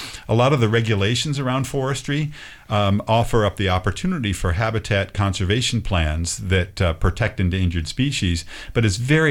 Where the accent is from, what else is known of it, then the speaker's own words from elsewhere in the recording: Pacific Northwest, United States; We're from the Northwest, and a lot of these landowners, that's a part of who they are.